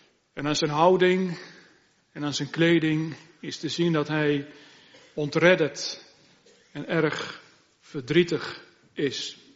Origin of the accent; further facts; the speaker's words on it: Gelderland, Netherlands; De streek waar ik opgegroeid ben, de Noordwest-Veluwe